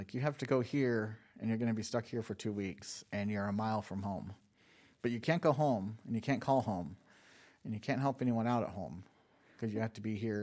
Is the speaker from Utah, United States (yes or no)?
yes; Utah, United States; So I was from Utah.